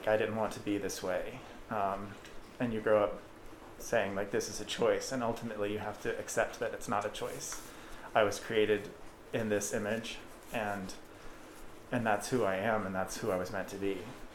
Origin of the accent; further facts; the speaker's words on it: Texas, United States; Growing up in Texas, in small-town Texas, it creates an atmosphere of not a lot of inclusivity, just naturally and regionally, and being a part of a family that is religiously based.